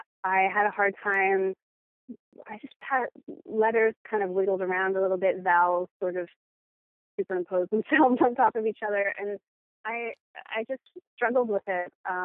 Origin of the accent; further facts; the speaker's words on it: Virginia, United States; in Plain, Virginia. Yeah, and it was sort of, we moved there in the 70s, and it was kind of horsey with little farms.